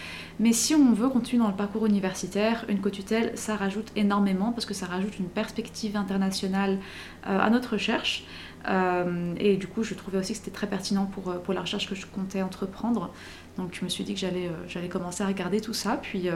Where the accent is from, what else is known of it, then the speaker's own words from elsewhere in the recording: Belgium; now in Canada; comme vous pourrez l'entendre à mon accent, je ne suis pas québécoise, mais je viens en réalité de Belgique. Donc j'ai commencé mon parcours universitaire à Bruxelles